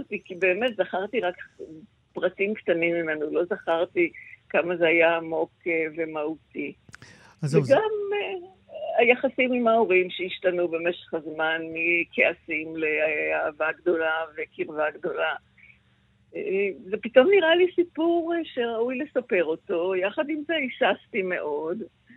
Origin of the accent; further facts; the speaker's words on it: Jerusalem, Jerusalem District, Israel; עכשיו, אני ירושלמית במקור, אני ירושלמית מלפני 67, ומאוד אהבתי את ירושלים הקטנה ההיא.